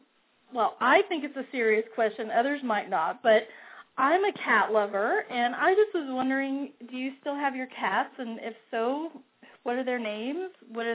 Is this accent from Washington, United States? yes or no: no; Houston, Texas, United States; I'm from Texas and from Houston, actually. But we can still be friends because Dallas and Houston don't always get together, you know, get along.